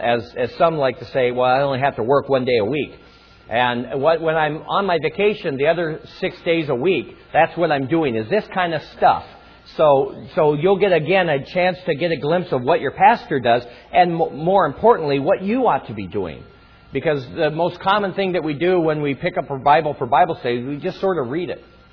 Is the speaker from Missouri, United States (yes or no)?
no; Denver, Colorado, United States; I was a child growing up in Denver, Colorado. I played with many friends and loved the snow.